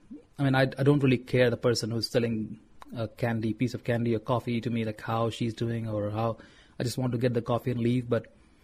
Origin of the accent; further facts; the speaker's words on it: India; moved away as an adult; I said, "I'm fine, but, you know, I just got here from India. I'm just arrived from India."